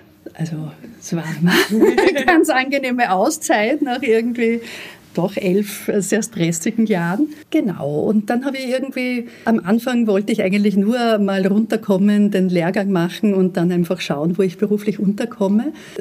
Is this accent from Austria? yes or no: yes; Linz, Upper Austria, Austria; ich bin in Linz aufgewachsen. Aufgrund meines Elternhauses war ich doch eher mehr jetzt verankert, so was man jetzt unter Hochkultur betrifft.